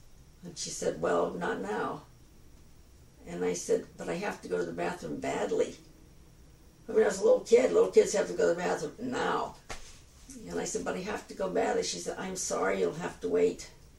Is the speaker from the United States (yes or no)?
no; Canada; moved away